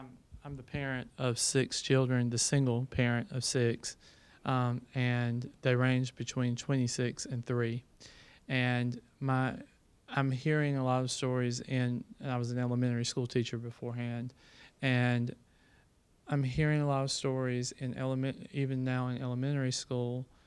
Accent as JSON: {"language": "English", "region": "South Carolina", "country": "United States", "said": "I'm a pediatric nurse practitioner from South Carolina, if you can't tell from my accent."}